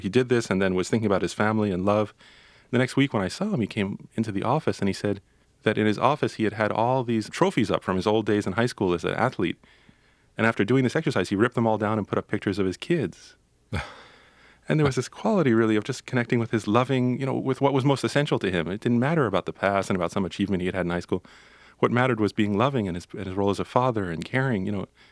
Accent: United States

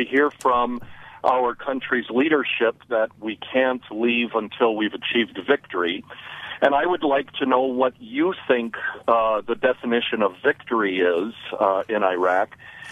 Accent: Brookfield, United States; I'm from Brookfield.

